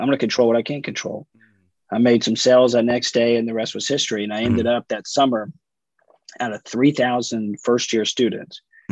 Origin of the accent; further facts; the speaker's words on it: Granbury, Texas, United States; So I grew up in Granbury, Texas.